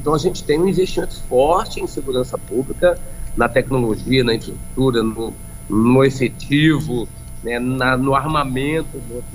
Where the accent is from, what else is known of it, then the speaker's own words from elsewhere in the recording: Castelo, Espírito Santo, Brazil; lá na minha terra, ontem, minha terra Castelo